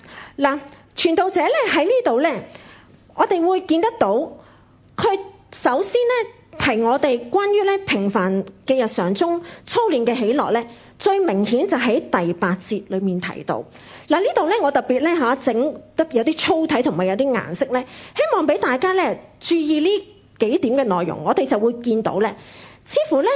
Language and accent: Cantonese; Guangdong, China; 好像我們廣東人所說，辛苦搵來自在食